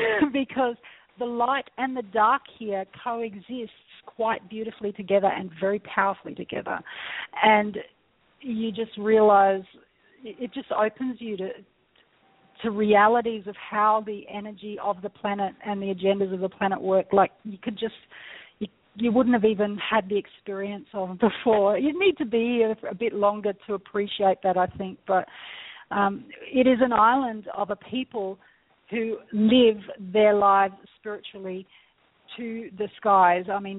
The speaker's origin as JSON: {"language": "English", "country": "Australia", "said": "I am Australian, by the way, if you haven't gathered by my accent."}